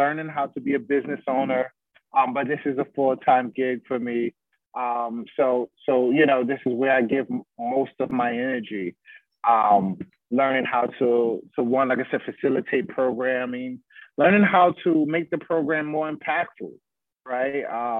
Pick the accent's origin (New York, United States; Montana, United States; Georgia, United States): New York, United States; Bronx; My upbringing and growing up in Bronx River Projects, right?